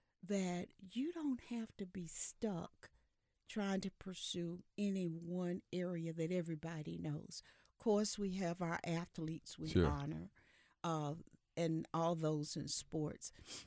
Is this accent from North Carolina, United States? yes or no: yes; North Carolina, United States; Growing up in North Carolina, I have so many friends who go to, who attended various ones and family.